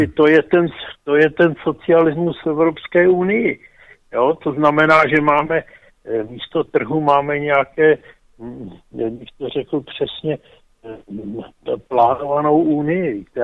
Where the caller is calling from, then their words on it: Prague, Czechia